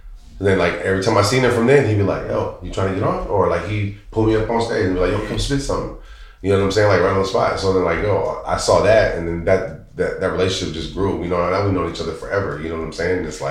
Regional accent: Fairfield, California, United States; because I'm from Fairfield. So Fairfield's like 45 minutes from Sacramento. Like right in between San Francisco and Sacramento.

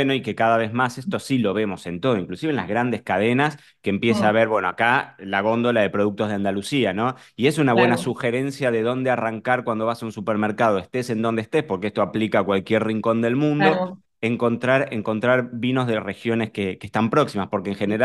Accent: Argentina; now in Spain; yo soy argentino, mi tono de voz no me lo permite mentir, pero estoy viviendo en España.

